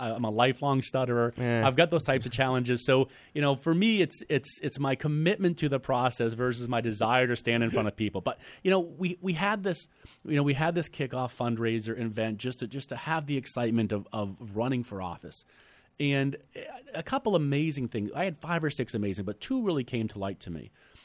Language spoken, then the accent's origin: English; Ireland; now in United States; I'm an Irishman.